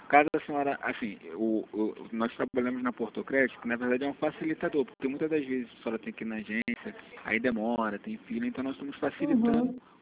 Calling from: Rio de Janeiro, Brazil; da cidade do Rio de Janeiro.

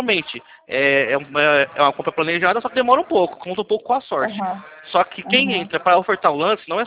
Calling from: Presidente Prudente, São Paulo, Brazil; Aqui somos de Presidente Prudente, tá?

